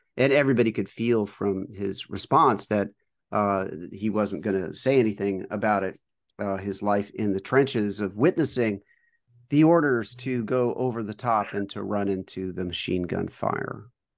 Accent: California, United States; growing up in SoCal and knowing a lot of waiters and waitresses.

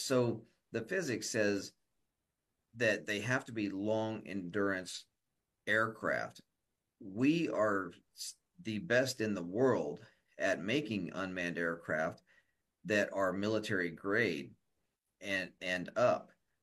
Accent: Kansas, United States; You know, I can say redneck because I'm from Kansas.

